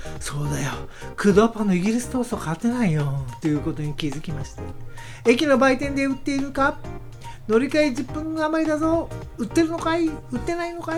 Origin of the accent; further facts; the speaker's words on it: Aomori, Japan; 地元の青森の交流館みたいなのがあるんですよ